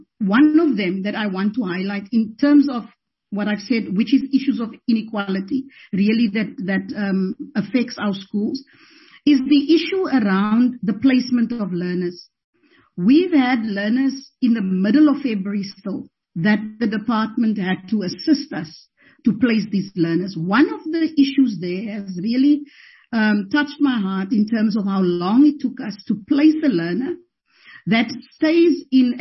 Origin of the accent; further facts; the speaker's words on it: Western Cape, South Africa; particularly because I'm from the Western Cape